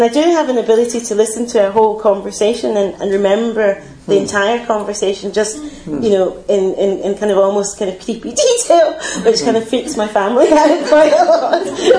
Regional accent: Scotland, United Kingdom; And growing up in Scotland was a great place for speech patterns, isn't it

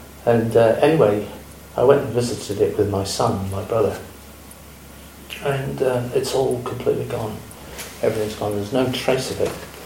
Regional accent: North West England, United Kingdom; I grew up in the Lake District, and I visited an old slate quarry, which I worked in from the age of 17 to 19.

